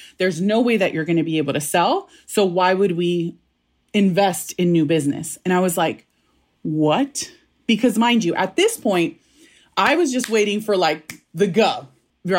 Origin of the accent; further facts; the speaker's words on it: National City, California, United States; I grew up in National City.